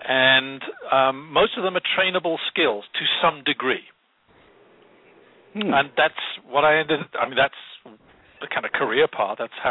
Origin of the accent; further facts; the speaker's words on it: Wales, United Kingdom; I'm a born somewhere between a skeptic and a cynic, being Welsh.